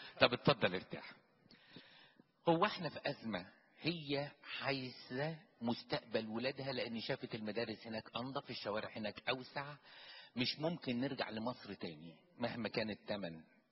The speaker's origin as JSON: {"language": "Arabic", "country": "Egypt", "said": "ده احنا عندنا في مصر بيحصل كده"}